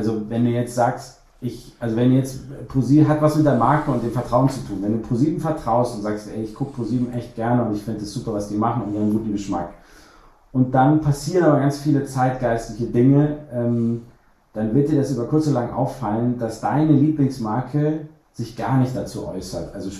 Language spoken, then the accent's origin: German; Cologne, North Rhine-Westphalia, Germany; ich bin auch Kölner.